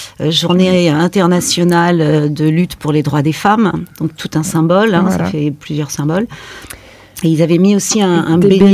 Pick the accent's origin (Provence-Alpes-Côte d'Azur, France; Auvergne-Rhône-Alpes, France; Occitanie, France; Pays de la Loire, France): Pays de la Loire, France; La Roche-sur-Yon; Pas chez nous, en Vendée, à La Roche-sur-Yon, et pas que.